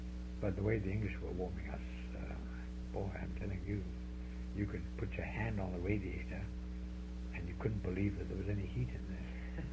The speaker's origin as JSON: {"language": "English", "town": "Vancouver", "region": "British Columbia", "country": "Canada", "said": "though we came from Vancouver, a lot of our fellows came from up the valley"}